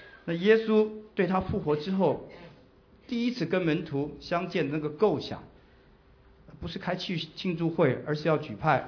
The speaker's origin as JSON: {"language": "Chinese", "country": "China", "said": "那今天我们中国人也是一样，我们要走到不同的地方去"}